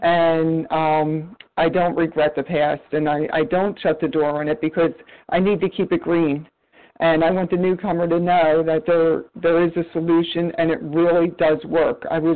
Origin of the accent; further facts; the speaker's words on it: Medford, New Jersey, United States; from Medford, New Jersey.